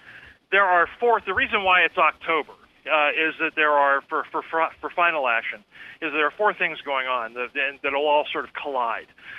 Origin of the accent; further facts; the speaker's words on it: Pennsylvania, United States; a 40-mile stretch near the place where I grew up in Pennsylvania